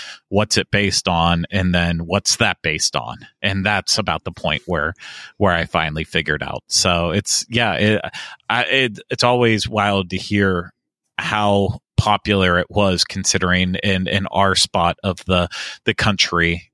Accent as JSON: {"language": "English", "region": "Pennsylvania", "country": "United States", "tie": "born or raised there", "said": "We did not read any of those stories when we were growing up in Pennsylvania."}